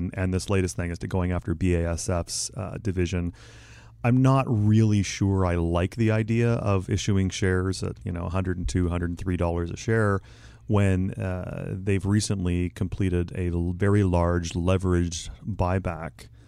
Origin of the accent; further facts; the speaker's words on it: Canada; As the Canadian in the room, I'm going to recuse myself from this kind of discussion.